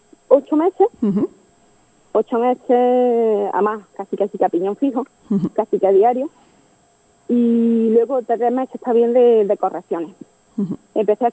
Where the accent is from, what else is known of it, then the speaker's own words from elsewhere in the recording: Almedinilla, Andalusia, Spain; Sí, pero Priego es mi segunda casa, pero soy de Almedinilla.